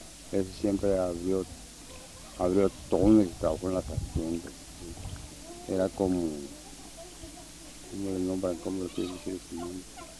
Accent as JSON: {"language": "Spanish", "town": "Villa de Ayala", "region": "Morelos", "country": "Mexico", "tie": "born there", "said": "En la villa de Ayala."}